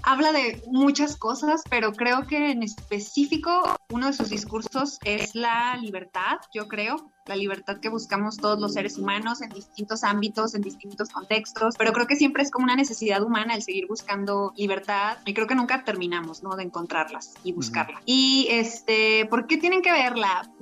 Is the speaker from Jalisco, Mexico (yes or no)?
yes; San Juan de los Lagos, Jalisco, Mexico; Bueno, pues yo soy de San Juan de los Lagos, de los Altos de Jalisco